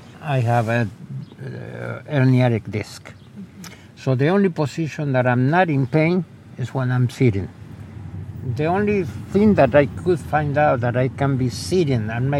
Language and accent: English; Argentina; English is a second language; moved away; I'm originally from Argentina. I'm in this country for 47 years.